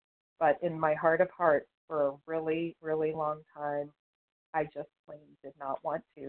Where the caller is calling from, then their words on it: West Virginia, United States; I'm calling from the Eastern Panhandle of West Virginia, where we honor the Massawomic as the earlier inhabitants of this land.